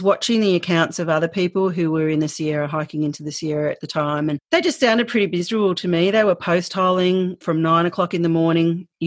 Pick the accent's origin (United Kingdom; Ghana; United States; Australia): Australia; Because I'm from Australia, I don't have a lot of, and I have never really spent a lot of time in the snowfields